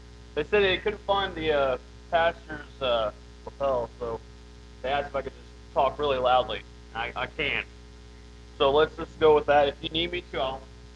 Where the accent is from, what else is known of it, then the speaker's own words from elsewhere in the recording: Beardstown, Illinois, United States; So, in high school, I grew up in Beardstown, Illinois, and I came here for men's fellowships and stuff